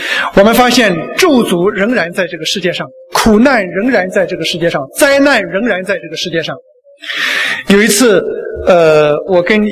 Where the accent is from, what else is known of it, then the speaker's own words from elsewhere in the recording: China; 我们中国人把他称为老天爷